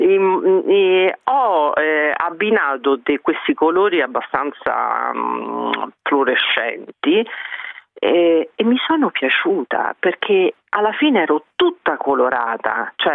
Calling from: Rome, Lazio, Italy; Sì, io sono di Roma, chiamo da Roma appunto, e ho 54 anni.

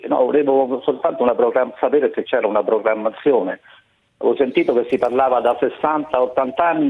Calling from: Rome, Lazio, Italy; Buongiorno, siamo da Roma.

